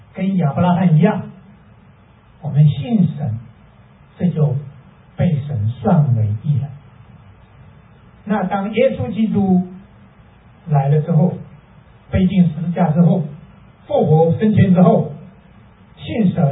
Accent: China; 从前我们中国人都说父亲和母亲的角色是有区别的

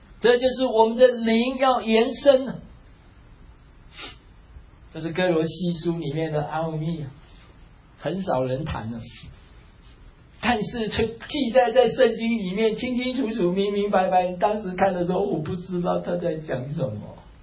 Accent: Taiwan; moved away as an adult; 我从台湾来到这边读书，来到硕士

